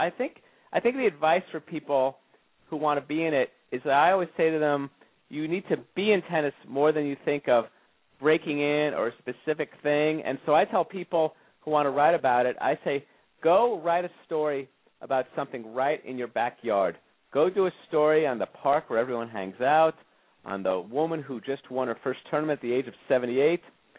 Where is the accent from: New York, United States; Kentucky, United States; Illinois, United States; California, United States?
California, United States; I'd played a lot of junior tennis from the age of about 13 on, growing up in Southern California.